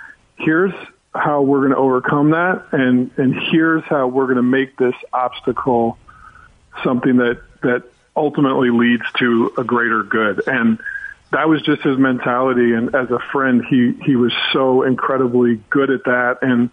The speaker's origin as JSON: {"language": "English", "town": "Chicago", "region": "Illinois", "country": "United States", "said": "and I'm from Chicago, so it was, like, Chris Farley and Tommy Boy"}